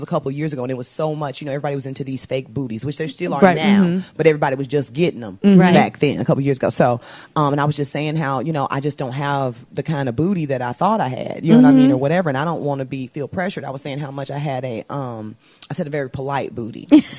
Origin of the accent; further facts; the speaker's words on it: Chicago, Illinois, United States; we're both from Chicago, and so I think I made that joke because I was telling her, because she went to a more prestigious school, and mine was in the hood